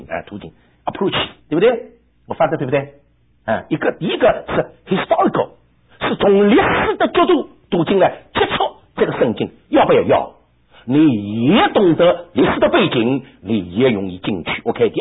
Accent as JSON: {"language": "Chinese", "region": "Shanghai", "country": "China", "said": "我上海人啊，我上海人，我说你原谅我啊。"}